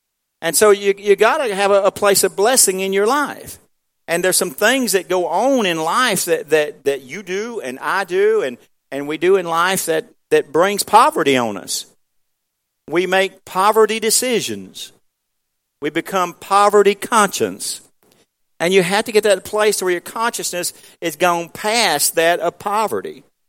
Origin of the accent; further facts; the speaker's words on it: South Carolina, United States; I know where I grew up at in South Carolina here, and coming out of Watts Mill and that kind of thing, where I grew up at, all around here